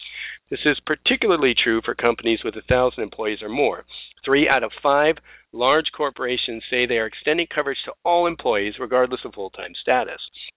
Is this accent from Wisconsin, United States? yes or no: no; Florida, United States; Here in Florida, my home state, premiums slowed, deductibles soared, and premium contribution also soared.